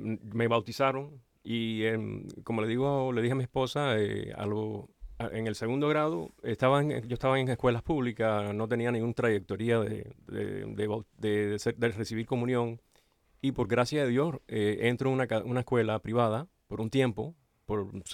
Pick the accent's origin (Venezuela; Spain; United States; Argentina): United States; Miami, Florida; born there; nací en Miami y mis padres vinieron en el 61 y un poquito después nací, pero siempre tuve, a través de ellos, siempre tuve la cultura de tradición de la familia cubana en mí.